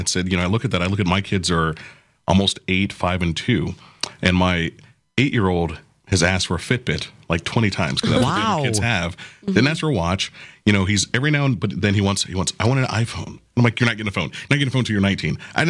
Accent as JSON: {"language": "English", "region": "Florida", "country": "United States", "tie": "born or raised there", "said": "And growing up in Florida, I had a lot of friends whose parents were from the islands."}